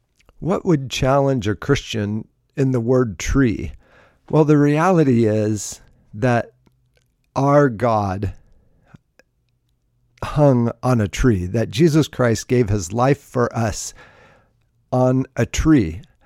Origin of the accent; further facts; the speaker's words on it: Alaska, United States; And really, I grew up in Alaska, and so I just love a good tree